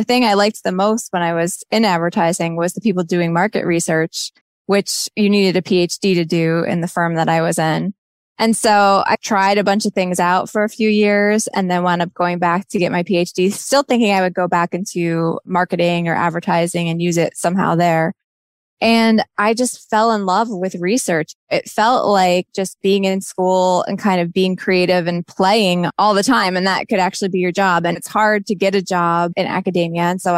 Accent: New Jersey, United States; I grew up in New Jersey, and people have a certain image of what New Jersey is like, but I actually grew up on a farm in New Jersey.

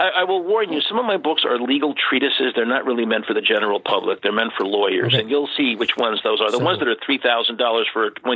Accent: Fairfield, United States; This was actually in my hometown of Fairfield.

